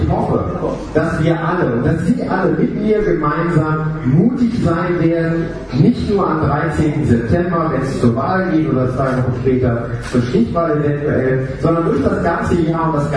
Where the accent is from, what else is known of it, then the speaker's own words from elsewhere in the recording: Mönchengladbach, North Rhine-Westphalia, Germany; als Oberbürgermeister meiner Heimatstadt Mönchengladbach erreichen.